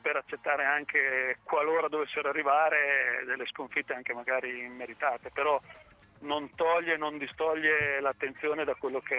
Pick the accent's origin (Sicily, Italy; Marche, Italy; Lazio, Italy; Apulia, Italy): Marche, Italy; E per me, da marchigiano